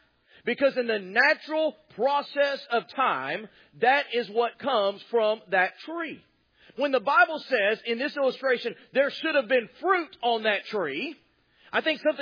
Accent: Texas, United States; See, I grew up in Texas where the official tree is a telephone pole, but nonetheless, that's where I grew up.

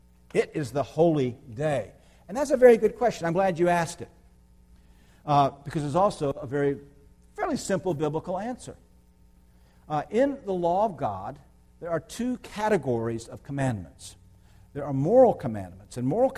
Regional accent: the South, United States; One of my really thankful as a Southerner change was that whole business about pork.

